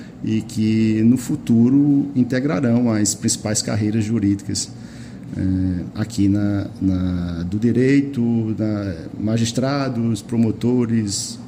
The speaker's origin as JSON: {"language": "Portuguese", "region": "Paraíba", "country": "Brazil", "said": "Embora não seja patoense, sou paraibano e tenho uma ligação forte com a cidade de Patos, porque a origem da minha família é daqui, minha mãe foi criada aqui"}